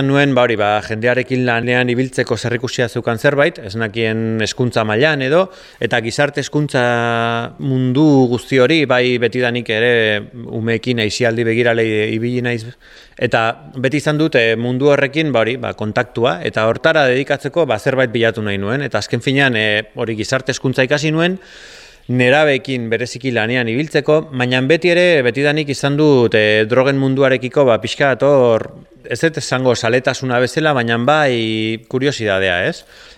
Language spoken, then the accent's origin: Basque; Algorta, Basque Country, Spain; born there; also born or lived in San Sebastián; now in Madrid, Spain; Donostin bizi izan du naiz 30 urtez, baina berez jaiotzez bizkaitarra naiz, algortakoa. Donostin bizi izan du naizenean bilbotarra eta algortara nuanean donostiarra. Baina azkenengo bi urteetan Madrilen bizi naiz